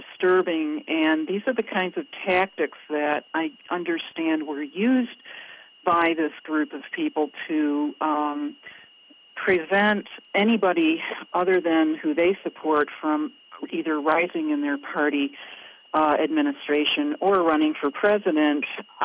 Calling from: Vermont, United States; I'm calling from Vermont.

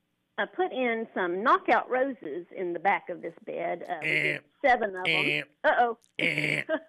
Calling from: Texarkana, Arkansas, United States; Well, I'm in Texarkana. I'm calling from the Arkansas side. That's where I live.

